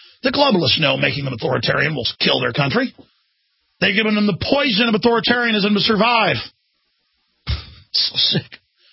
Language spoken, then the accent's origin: English; United States; I mean, I am as an American as it gets